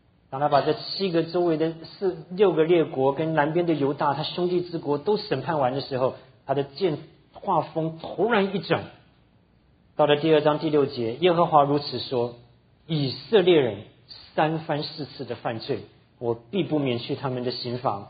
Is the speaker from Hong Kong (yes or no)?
no; Anping, Tainan City, Taiwan; 像我们从台湾来的，我从小在安平长大，那还不是只是到台南，